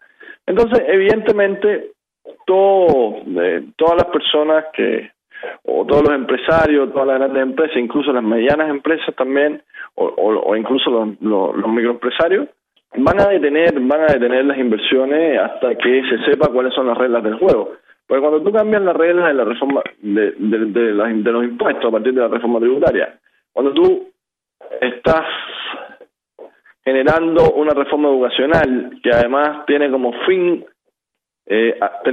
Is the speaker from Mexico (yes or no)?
no; Chile; este año viviendo acá, y que también soy chileno